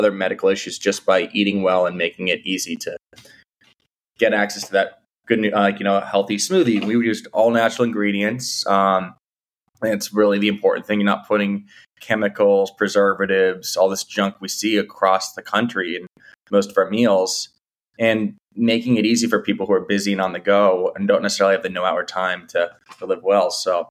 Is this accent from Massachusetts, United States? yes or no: yes; Boston, Massachusetts, United States; I'm from Boston.